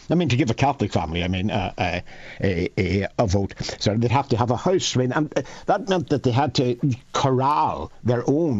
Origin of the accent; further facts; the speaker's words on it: Derry, Northern Ireland, United Kingdom; I come from Russell Street, which is right in the heart of the Bogside